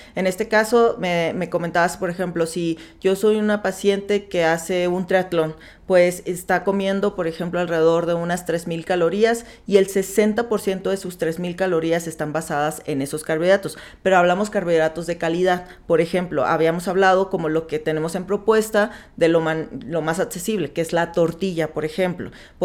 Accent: Mexico; Como humanos y como mexicanos es rápido

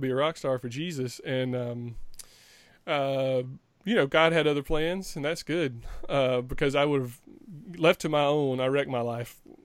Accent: Georgia, United States; we had a small college in my hometown, a little JUCO, a little junior college. My alma mater, shout out to Middle Georgia, what is now Middle Georgia State, Middle Georgia College back in the day.

